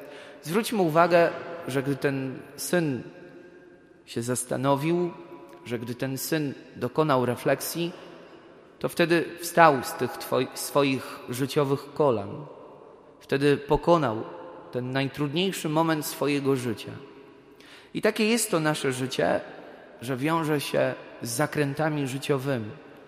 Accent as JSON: {"language": "Polish", "town": "Wrocław", "region": "Lower Silesian Voivodeship", "country": "Poland", "said": "Ja pochodzę z centrum Wrocławia i z takiej nowej parafii."}